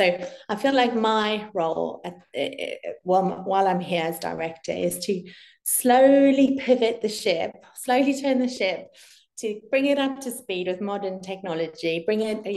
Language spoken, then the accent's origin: English; South Africa; Growing up in South Africa, we have massive trees, really big trees, because there's lots of space there.